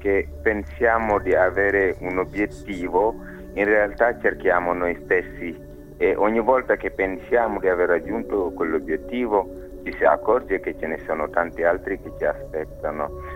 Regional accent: Senegal; Italian is a second language; now in Italy; dal Senegal. Sono senegalese e vivo e lavoro in Italia ormai da 15 anni, quindi posso affermare di essermi gradevolmente italianizzato.

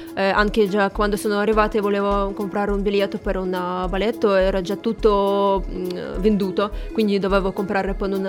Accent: Novosibirsk, Novosibirsk Oblast, Russia; Italian is a second language; now in Cagliari, Italy; La Russia, più preciso la Siberia, la città Novosibirsk.

